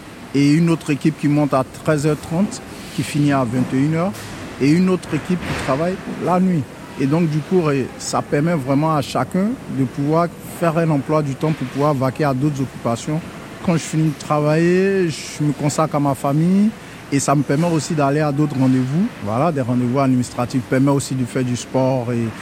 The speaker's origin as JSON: {"language": "French", "country": "Côte d’Ivoire", "said": "Je me présente … j'ai 38 ans, je viens de la Côte d'Ivoire, père de 3 enfants."}